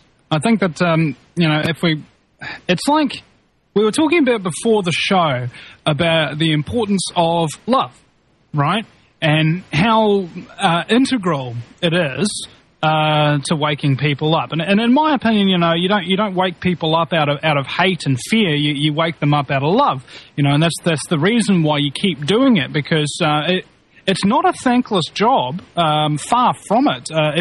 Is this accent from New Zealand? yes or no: yes; New Zealand; as a New Zealander, I don't kind of, I don't draw any flack from American patriots, but I do draw flack from Kiwi patriots